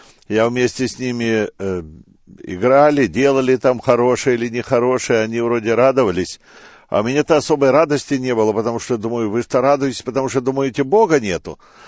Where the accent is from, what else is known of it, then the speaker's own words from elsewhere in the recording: Bryansk Oblast, Russia; born there; Родился я в России, в Брянской области. Родители были верующие, и с детства прививали мне веру в Бога.